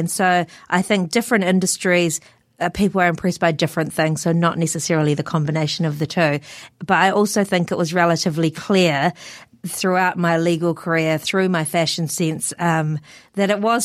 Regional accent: New Zealand; I'm Fiji Indian, so my parents grew up in Fiji. And so I think me having grown up in New Zealand for most of my life, well, everything bar, 18 months

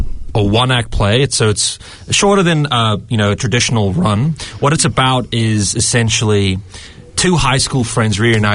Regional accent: South Africa; born there; Yes, I was born in South Africa, yeah.

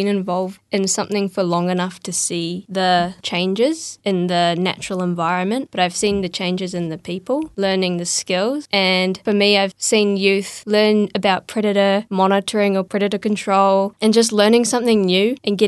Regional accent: New Zealand; I guess growing up in Aotearoa, most people get to go outside a little bit at least, and I've been quite fortunate being able to explore lots of different places in New Zealand.

